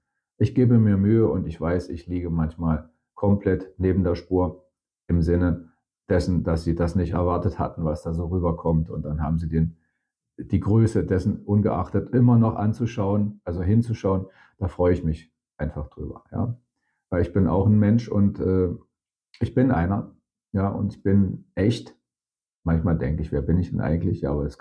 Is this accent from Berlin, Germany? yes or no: yes; Berlin, Germany; also born or lived in Saxony; die Hälfte meiner Familie in Deutschland, die Hälfte meiner Familie in den Niederlanden. Eigentlich ganz einfach. Und von der Sprache her bin ich in Berlin aufgewachsen, bin in Sachsen geboren, das heißt also irgendwie ziemlich viel unterwegs.